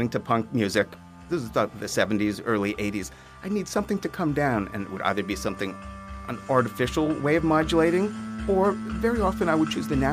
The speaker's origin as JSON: {"language": "English", "town": "New York City", "region": "New York", "country": "United States", "tie": "born or raised there", "said": "growing up in New York City, we had a wonderful view of the East River. From the 10th floor, I would see ships go by the window"}